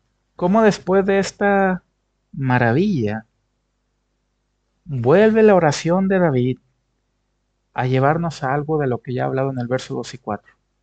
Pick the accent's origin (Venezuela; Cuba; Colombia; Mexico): Mexico; Yo vengo de México. ¿Y qué pasa por el huso horario? Allá están 7 horas antes.